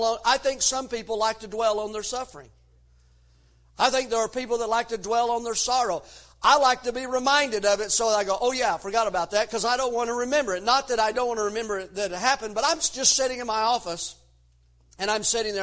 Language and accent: English; Tennessee, United States; My dad, when I grew up in East Tennessee